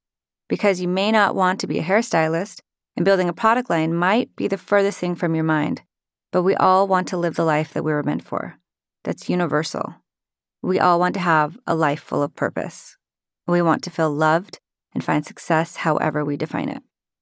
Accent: Utah, United States; also born or lived in Hawaii; I grew up in Hawaii and Utah, the middle sister of three girls. I was the rule-breaking, adopted daughter in a Mormon family

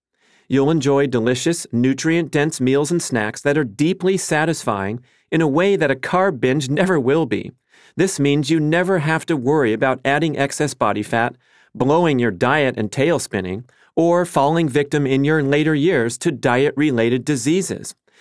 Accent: Maine, United States; now in Malibu, United States; today, but I grew up in Maine.

